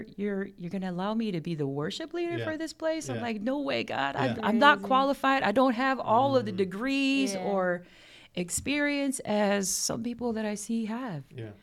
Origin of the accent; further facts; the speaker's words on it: Carson, California, United States; also born or lived in Harbor City; Harbor City is in the L.A. area because I was raised in Carson. However, the hospital that I was born in was in Harbor City.